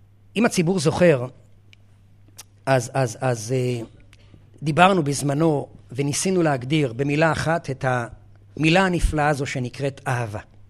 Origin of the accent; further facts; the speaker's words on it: Haifa, Haifa District, Israel; אני נולדתי פה בחיפה, ואני גם גדלתי פה.